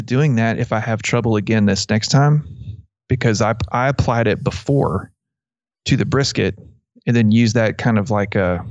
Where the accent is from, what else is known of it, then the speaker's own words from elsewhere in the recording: Abilene, Texas, United States; because I grew up in around Abilene, and that was, you know, that's, people use Mesquite a lot.